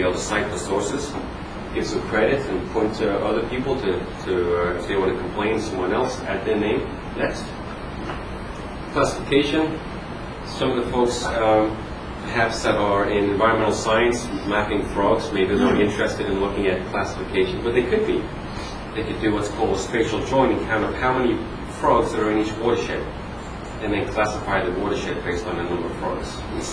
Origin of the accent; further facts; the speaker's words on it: England, United Kingdom; also born or lived in Oregon; And I went to school in Oregon, so, and then I'm from England, and if I never went outside when it rained, I never go outside.